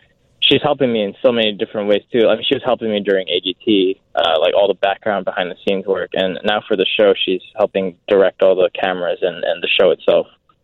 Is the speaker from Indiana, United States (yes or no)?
no; Acton, Massachusetts, United States; also born or lived in Canada; A little town called Acton. Acton, Massachusetts, and I lived there. I lived there and grew up since I was 11. So I kind of pretty much consider that my childhood. I don't really remember too much of Canada